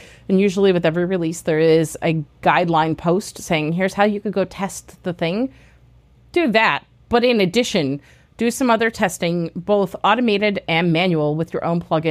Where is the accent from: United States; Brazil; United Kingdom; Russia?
United States; You know, I'm an American, and I butcher European names routinely.